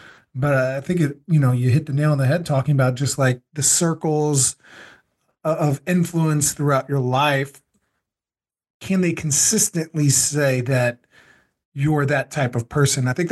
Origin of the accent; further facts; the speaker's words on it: Missouri, United States; You know, I'm from Missouri, and our state motto was always the show me state.